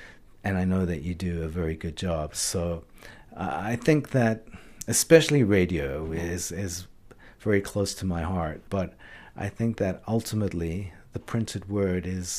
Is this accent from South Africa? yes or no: yes; South Africa; now in Israel; growing up in South Africa, I went, obviously, in apartheid South Africa, I went to journalism school at a place called Rhodes. And then when I came to Israel